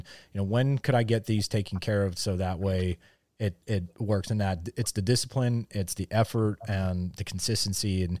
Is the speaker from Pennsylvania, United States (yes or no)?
yes; Pennsylvania, United States; growing up in Northeast Pennsylvania, there's a band.